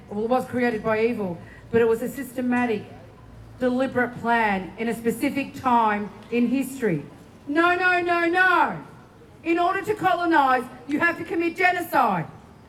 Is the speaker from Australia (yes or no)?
yes; Australia; As an Australian, you deserve to be treated as though we're smarter than they assume we are.